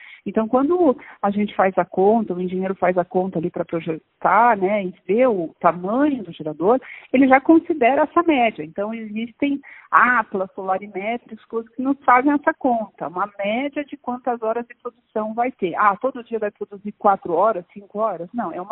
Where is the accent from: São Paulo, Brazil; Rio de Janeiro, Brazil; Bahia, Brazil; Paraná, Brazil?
Paraná, Brazil; Curitiba; eu aqui como curitibana, né, sofremos muito com a falta de água.